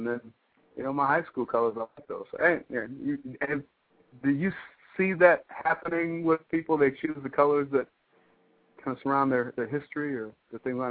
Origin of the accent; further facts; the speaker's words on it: Detroit, Michigan, United States; Well, I'm from Detroit.